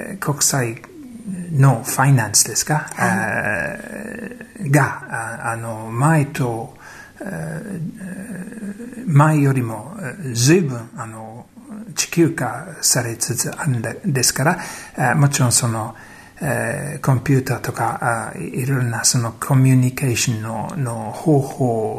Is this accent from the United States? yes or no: no; United Kingdom; Japanese is a second language; イギリス人としてはあまりピンとこない概念であると思うんですけれども、